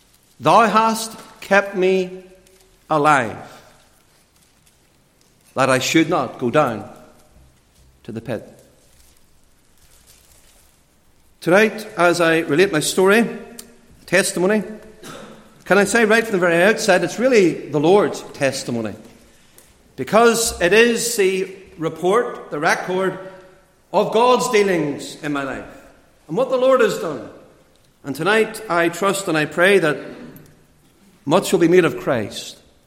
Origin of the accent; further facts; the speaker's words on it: Lisburn, Northern Ireland, United Kingdom; I was born and brought up in Lisburn, and at a very early age had the joy of going to Sunday school. I was sent very faithfully to a Baptist Sunday school in Belfast, Great Victoria Street it actually was.